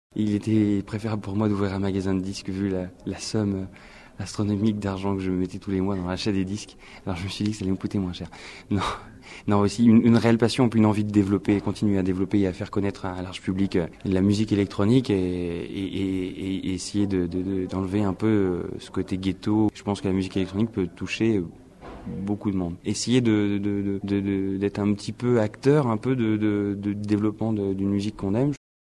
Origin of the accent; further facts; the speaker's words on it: Caen, Normandy, France; qui se trouve à Caen, en Normandie, ma région natale, ma ville natale